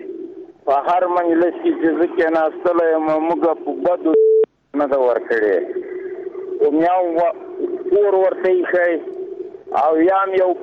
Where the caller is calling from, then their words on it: Paktia, Afghanistan; زه د پکتیا دی ولایت